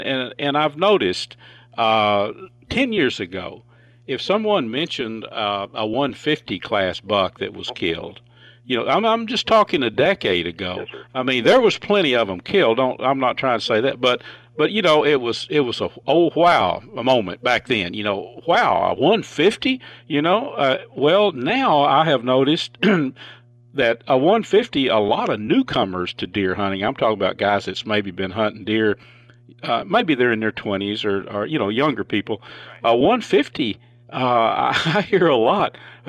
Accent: Texas, United States; A kid growing up in East Texas like I was back in the 60s, you know, 1960, I was 10 years old, and there were deer up in northeast Texas, Red River County, where I was raised.

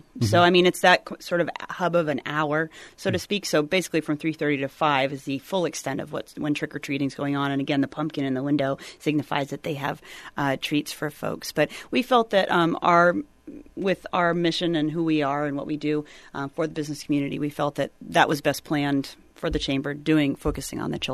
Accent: Keene, New Hampshire, United States; Well, I do have to mention I'm from Keene, New Hampshire, that just is back in the Guinness Book of World Records for the most lit jack-o'-lanterns

